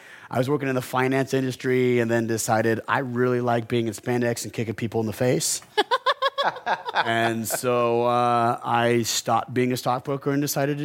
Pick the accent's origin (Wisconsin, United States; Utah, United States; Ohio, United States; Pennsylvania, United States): Utah, United States; So where are you from? I said, oh, well, I'm from Utah.